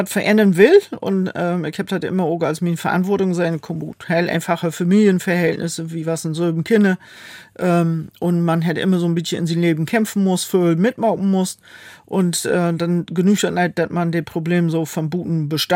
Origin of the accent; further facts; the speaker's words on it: Lower Saxony, Germany; 61 Jahre alt, bin verheiratet, wir haben zwei erwachsene Kinder, wir haben fair, wunderbare Enkelkinder. Ich komme aus Landkreis Leer, aus Buhren, ist meine Heimatgemeinde, wo ich auch noch kommunalpolitisch mit aktiv bin.